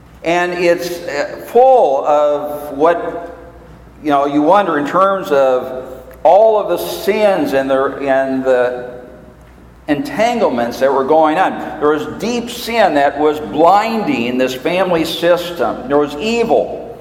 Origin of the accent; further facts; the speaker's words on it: Minnesota, United States; Now, that was a song that was part of the Casey Jones Birthday Club when we were growing up in Minnesota.